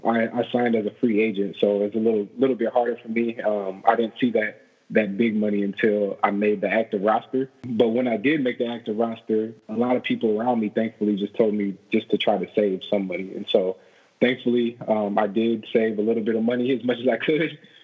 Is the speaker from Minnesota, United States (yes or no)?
yes; Minnesota, United States; I grew up in Minnesota, born and raised.